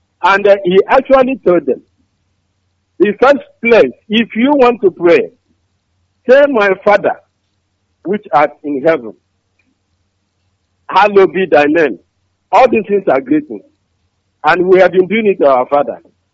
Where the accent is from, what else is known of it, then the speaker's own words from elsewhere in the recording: Aba, Abia, Nigeria; English is a second language; I'm from Aba.